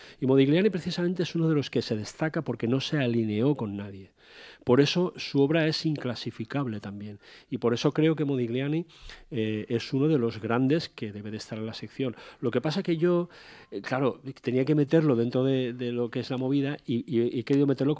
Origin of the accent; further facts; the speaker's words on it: Valencian Community, Spain; En mi pueblo, Yombay, ya sabéis todo lo que pasó también.